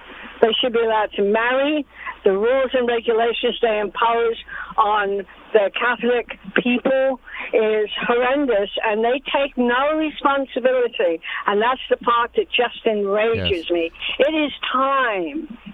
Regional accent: London, United Kingdom; also born or lived in Dublin; now in New York, United States; I refer myself to being a recovering Irish Catholic. I was born in Dublin, but I grew up in London, and I've been in New York almost 40 years

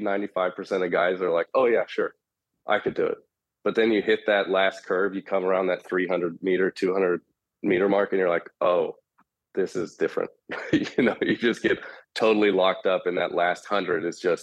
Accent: San Jose, California, United States; I'm from San Jose, California.

